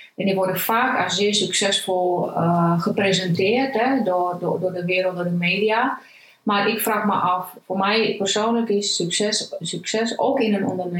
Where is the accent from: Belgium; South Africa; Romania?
Romania; Dutch is a second language; now in Netherlands; Ik ben Roemeense van afkomst. Ben ruim 27 jaar geleden naar Nederland gekomen.